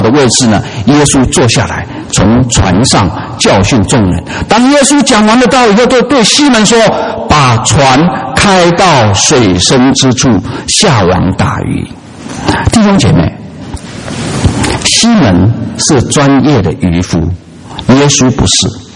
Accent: Taiwan; 我从台湾来的

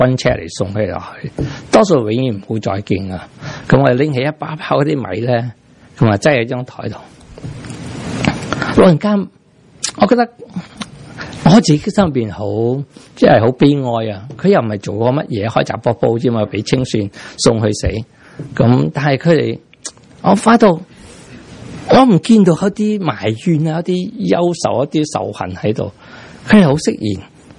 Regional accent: Chaozhou, Guangdong, China; 我哋知唔知我系潮州人，系潮州人嚟噶

